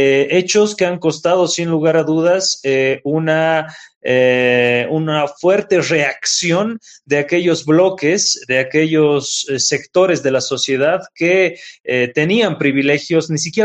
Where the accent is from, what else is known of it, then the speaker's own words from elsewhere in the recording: Bolivia; esta álgida coyuntura que estamos aconteciendo en mi país, Bolivia.